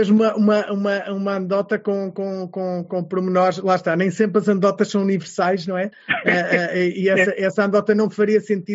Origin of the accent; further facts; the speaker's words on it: Portugal; Porque nós, como portugueses, ouvimos só falar de São Petersburgo e de Moscovo